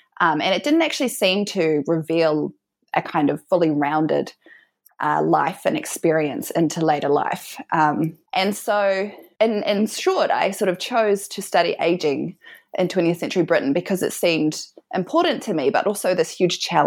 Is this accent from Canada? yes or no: no; New Zealand; now in Melbourne, Australia